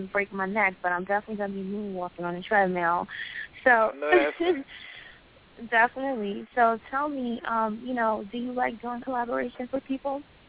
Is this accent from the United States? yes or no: yes; Queens, New York, United States; I'm also born and raised in Queens myself.